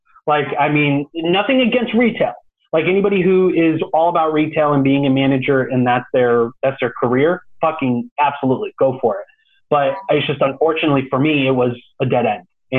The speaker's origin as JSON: {"language": "English", "region": "California", "country": "United States", "lives_now": "Los Angeles, United States", "said": "And I came from the Bay Area. I mean, like, and the Bay Area was like, had like a filmmaking, like a community there, but nothing compared to LA."}